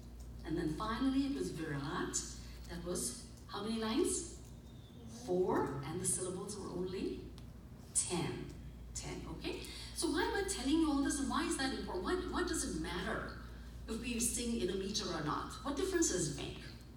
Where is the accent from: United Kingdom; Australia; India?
India; English is a second language; I'm from India, so I do not know Farsi. I speak mostly Gujarati at home, with a little bit of Hindi, yes, and English, mixed, all mixture.